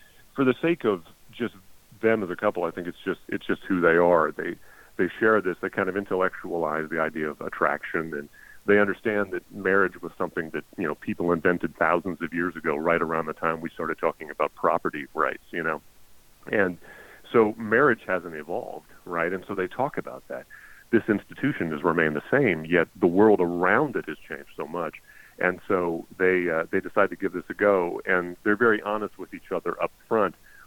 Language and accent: English; Omaha, Nebraska, United States; born there; now in Baltimore, United States; I was actually born in the Midwest. I was born in Nebraska, so I'm going back to Omaha to do a little reading there.